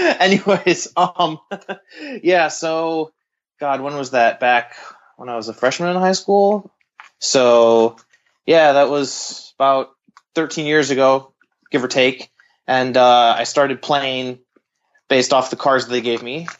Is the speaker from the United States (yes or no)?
yes; Rochester, New York, United States; I am. Yeah. I grew up here. I didn't go to school very far away.